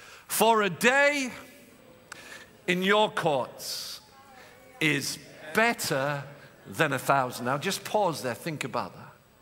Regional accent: Stockton-on-Tees, North East England, United Kingdom; born there; I was born in Stockton-on-Tees in the Northeast.

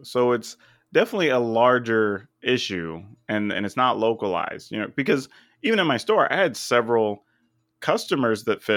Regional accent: Texas, United States; I lived in Texas for a long time. I grew up in South Texas. You know, I ran a store in Waco for a long time.

